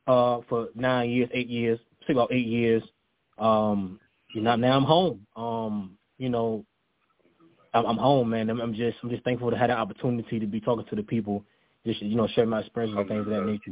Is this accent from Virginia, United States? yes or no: yes; Norfolk, Virginia, United States; I'm from Norfolk, Virginia. Raised in Norfolk, Virginia, by the way.